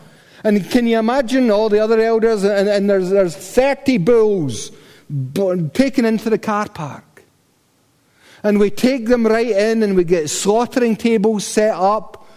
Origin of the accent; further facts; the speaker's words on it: Paisley, Scotland, United Kingdom; In the 1960s, when I was growing up in Paisley, there was this a habit of camping out the back, you know, and it was a council estate